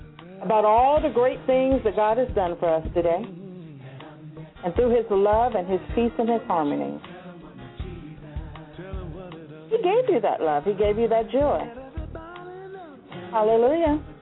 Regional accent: San Antonio, Texas, United States; I come to you from San Antonio, Texas, as your host

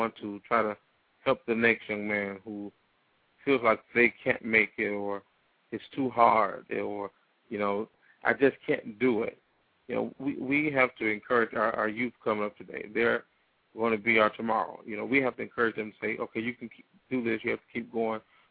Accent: Detroit, Michigan, United States; I used to think that my life was just horrible being in the ghetto, growing up in Black Bottom, east side of Detroit.

